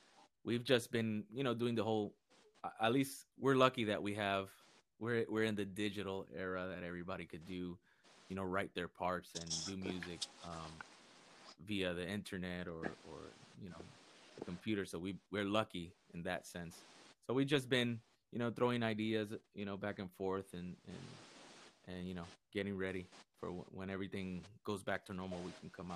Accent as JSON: {"language": "English", "country": "Puerto Rico", "tie": "born or raised there", "said": "I grew up in Puerto Rico as well. And everything was dance, you know, music, tropical music."}